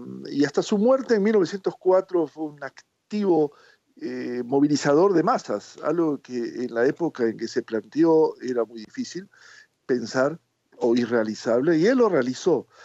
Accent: Lima, Peru; now in Israel; Sí, yo nací en Lima, Perú. Fui partícipe del movimiento juvenil casi desde los 7 años. Vivo en Israel, van a ser 45 años dentro de unos meses.

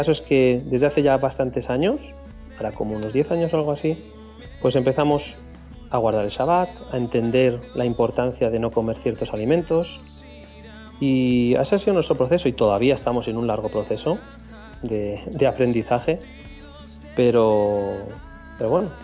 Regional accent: Spain; Yo vengo de, bueno, pues como muchos españoles, ¿no?, de un contexto culturalmente cristiano.

